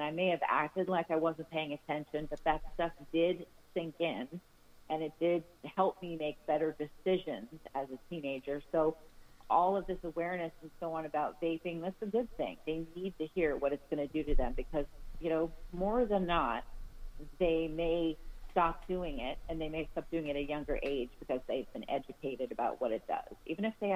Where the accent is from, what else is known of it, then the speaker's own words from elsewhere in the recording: Hollywood, California, United States; I grew up in around Hollywood, so I was around a lot of movie people and things like